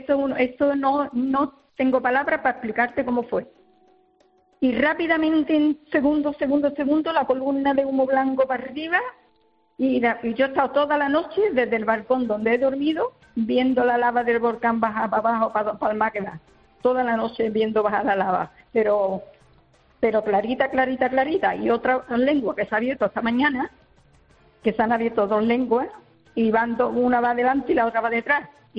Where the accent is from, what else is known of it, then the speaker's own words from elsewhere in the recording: Seville, Andalusia, Spain; yo soy de Sevilla